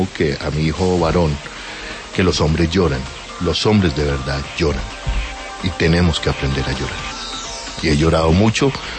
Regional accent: Bogotá, Colombia; Nosotros crecimos en la Bogotá de los gamines, cuando el gamín era una figura clásica de Bogotá.

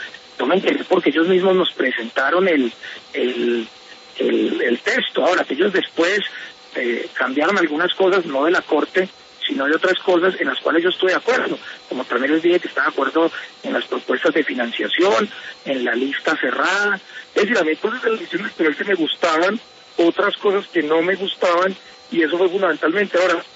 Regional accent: Colombia; soy el colombiano más feliz del mundo

